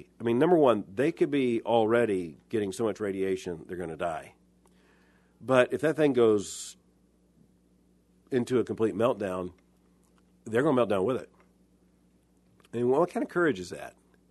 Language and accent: English; Lakeland, Florida, United States; the church I grew up in Lakeland, Florida.